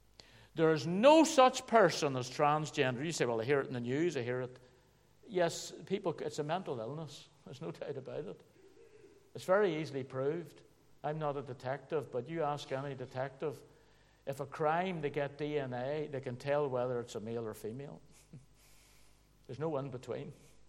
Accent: Belfast, Northern Ireland, United Kingdom; I grew up in Belfast

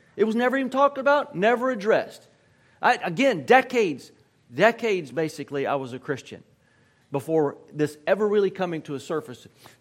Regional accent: Mississippi, United States; But even though I'm from Mississippi, isn't that crazy?

